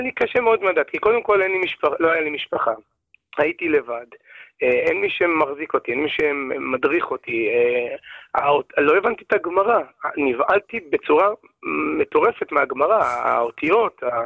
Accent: Kiryat Yam, Haifa District, Israel; born there; אני נולדתי בקריית ים, בית חילוני לגמרי

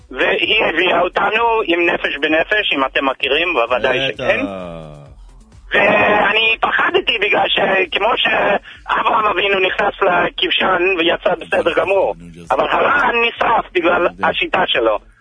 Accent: New Jersey, United States; now in Israel; אני עליתי מניו ג'רזי.

